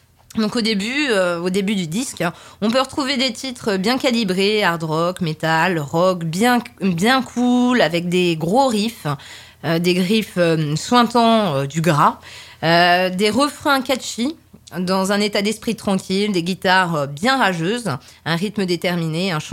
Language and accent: French; Évreux, Normandy, France; chez nous, à Évreux, voilà, il faut y aller.